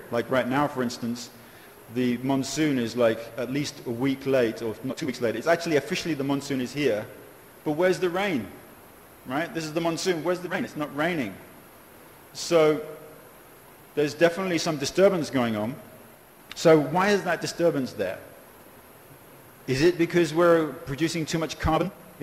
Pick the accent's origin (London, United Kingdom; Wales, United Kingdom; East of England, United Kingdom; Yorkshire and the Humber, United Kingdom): London, United Kingdom; I was growing up in London in the 60s. And in England, when the devotees first came, I first saw them